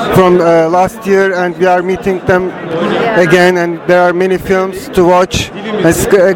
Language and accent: English; Istanbul, Turkey; I'm from Istanbul, and I'm a director.